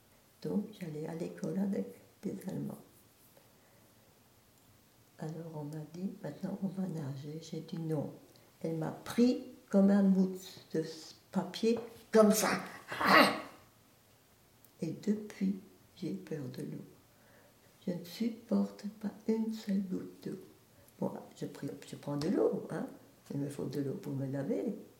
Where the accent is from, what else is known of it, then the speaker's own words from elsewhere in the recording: Boulay, Grand Est, France; born there; Je vais avoir maintenant 81 ans. Moi, je suis née à Boulay, près de Metz.